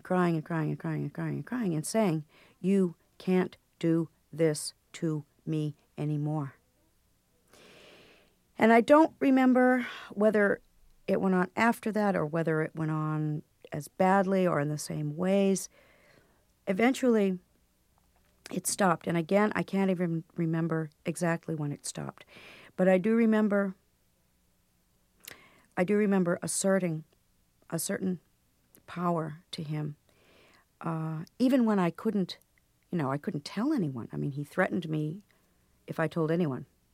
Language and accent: English; Lynn, Massachusetts, United States; now in Vermont, United States; today I live in Vermont. I live a very simple life. From the time I grew up in Lynn, I always wanted to live in northern New England, have a horse, and never wear anything except blue jeans.